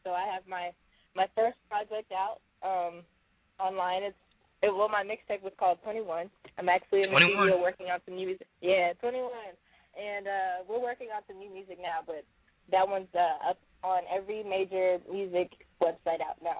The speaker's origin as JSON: {"language": "English", "town": "Houston", "region": "Texas", "country": "United States", "tie": "born or raised there", "said": "Okay. Well, yeah, I grew up in Houston, and basically my mother was an entertainment lawyer"}